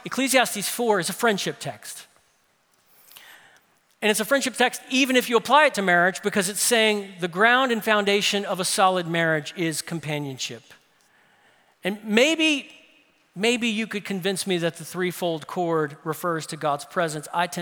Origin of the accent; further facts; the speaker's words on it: New Orleans, Louisiana, United States; You could jump from house to house in the neighborhood I grew up in New Orleans.